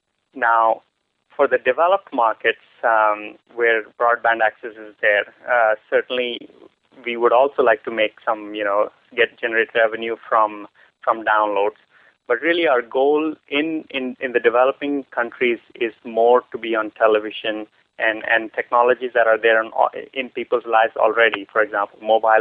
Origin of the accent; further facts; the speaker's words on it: Pondicherry, Puducherry, India; I grew up in the Sri Aurobindo Ashram there. All my schooling pretty much was there